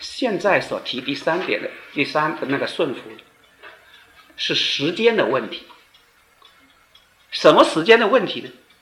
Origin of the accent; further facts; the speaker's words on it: China; 我们中国人的农历是根据月亮